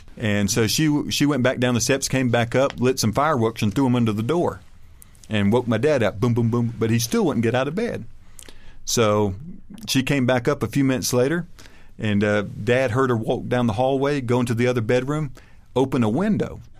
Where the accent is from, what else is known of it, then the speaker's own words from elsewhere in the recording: North Carolina, United States; well, we're from the same neck of the woods. You know, we're from North Carolina.